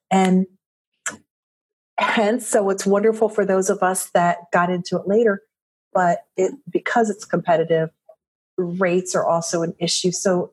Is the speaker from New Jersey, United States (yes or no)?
yes; New Jersey, United States; I grew up in Jersey and I can't even do a Jersey accent right.